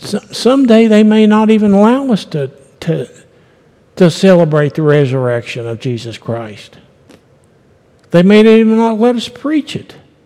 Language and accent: English; West Virginia, United States; I was raised up here in the Appalachians in West Virginia, and I don't see color.